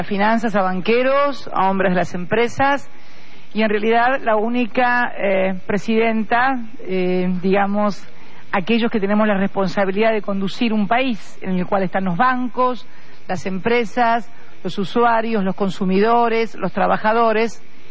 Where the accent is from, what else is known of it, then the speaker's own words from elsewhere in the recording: Argentina; que está en un polo industrial en mi país, como es la ciudad de Rosario.